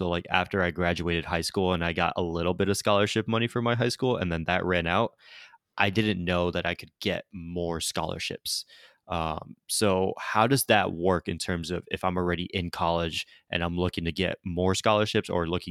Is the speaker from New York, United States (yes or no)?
no; Connecticut, United States; like even I'm originally from Connecticut and seeing how much UConn costs for just in-state tuition